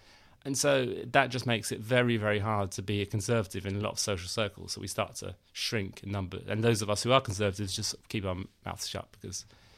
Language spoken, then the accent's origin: English; London, United Kingdom; you know, I went to university, you know, I grew up in London and now I sort of worked in the media